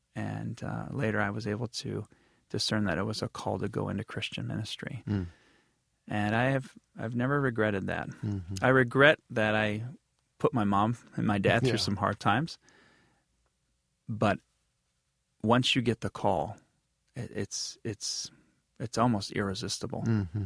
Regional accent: Grand Rapids, Michigan, United States; And I had a great experience in my church growing up in Grand Rapids.

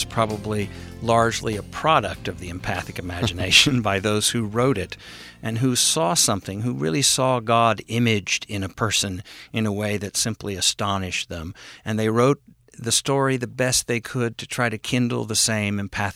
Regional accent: Kansas, United States; Growing up in Kansas and radically Protestant, I remember how easy it was for me as a child to make fun of Catholics.

